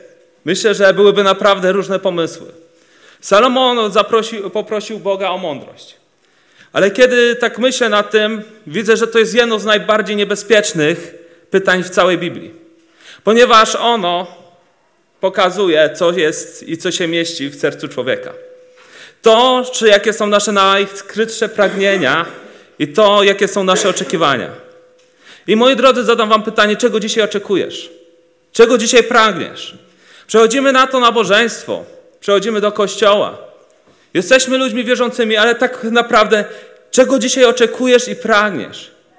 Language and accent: Polish; Oleśnica, Lower Silesian Voivodeship, Poland; also born or lived in Wrocław; A że w takim razie więc pochodzę już z Oleśnicy. A że w Oleśnicy później się przeprowadziłem do Wrocławia